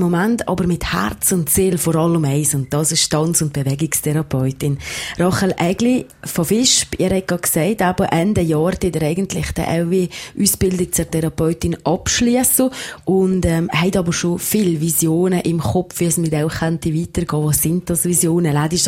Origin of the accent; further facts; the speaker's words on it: Valais, Switzerland; hier im Oberwallis, weil manchmal hat man ja schon das Gefühl, dass man sich nicht gerade alles traut als Walliser